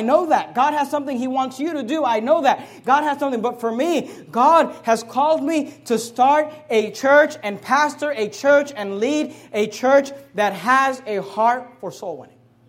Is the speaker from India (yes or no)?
no; Hayward, California, United States; When I was 13 years old, we moved. I grew up in Hayward, California. It's a beautiful city if you've ever been there. It's not, you know, it's a real ghetto. And we moved from Hayward to San Leandro, which is not too far from there.